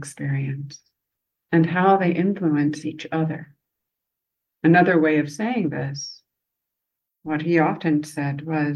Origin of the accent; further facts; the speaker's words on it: Southern United States, United States; accent: Southern; with my homemade clothes and my Southern accent to a very preppy, very chic high school in Chicago, suburban Chicago.